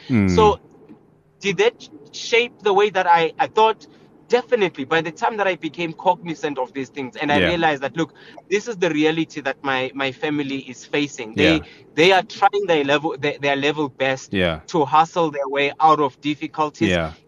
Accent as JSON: {"language": "English", "town": "Johannesburg", "region": "Gauteng", "country": "South Africa", "tie": "born or raised there", "said": "So I'm a Joburg boy. Born and raised in Jersey."}